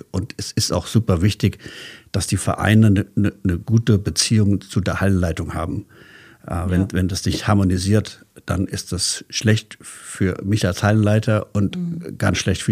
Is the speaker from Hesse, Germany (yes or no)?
yes; Frankfurt, Hesse, Germany; Also als ich klein war, ich komme aus Frankfurt, ich bin auch auf einer Eisbahn groß geworden